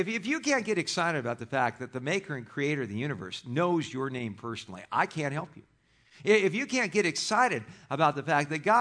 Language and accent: English; Los Angeles, California, United States; I think it's just a function of growing up in Los Angeles where, you know, teams just come and go and come and go